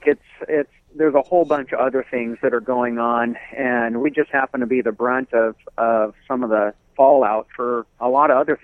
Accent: Port Angeles, Washington, United States; I'm from the Lower Elwha Clallam Tribe in Port Angeles, and we travel to all the different reservations doing numerous things.

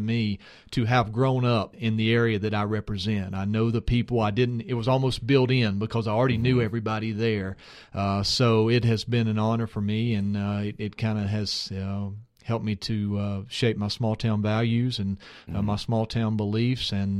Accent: North Carolina, United States; it was a wonderful experience to me.

